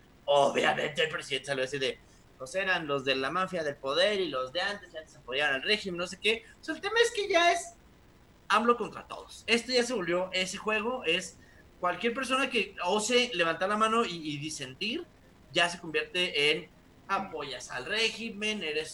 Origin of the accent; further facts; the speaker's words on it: Mexico; creo que como mexicanos todos dijimos, híjole